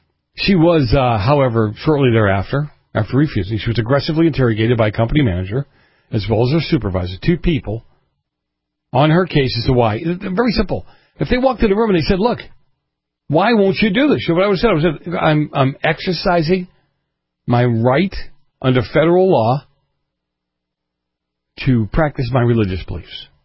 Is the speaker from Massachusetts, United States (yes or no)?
yes; Boston, Massachusetts, United States; And the nuns I had growing up in Boston